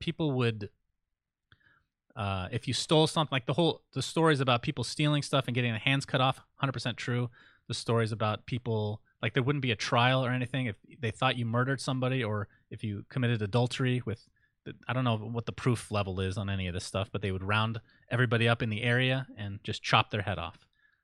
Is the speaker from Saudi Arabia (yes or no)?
yes; Saudi Arabia; I mean, I was born in Saudi Arabia, Sindarin. I know what it can be like over there. It definitely has its challenges. It was kind of scary for me growing up to some degree